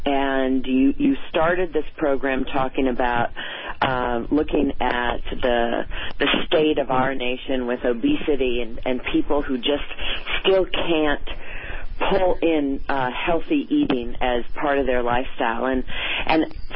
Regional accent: Michigan, United States; I think that what I have discovered about myself is that I come from Michigan. I came from a very grounded background

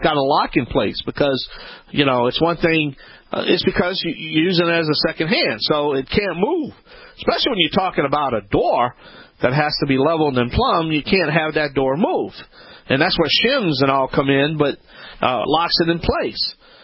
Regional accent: New Orleans, Louisiana, United States; And this past weekend, we launched our show in my hometown in New Orleans on WHNO Channel 20.

